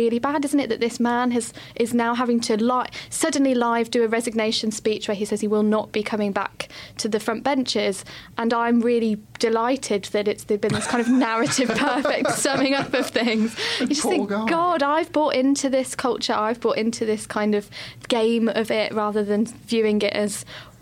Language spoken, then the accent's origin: English; United Kingdom; our kind of instinct as human beings is to be really cynical, as British people, to be really cynical